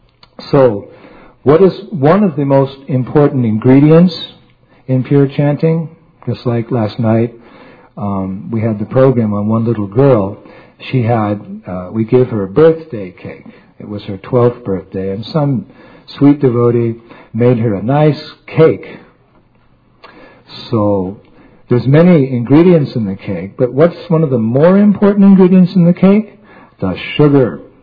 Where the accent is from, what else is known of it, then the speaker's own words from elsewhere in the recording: United States; I'm never really satisfied because I grew up in America and we have apple pie and ice cream and cake.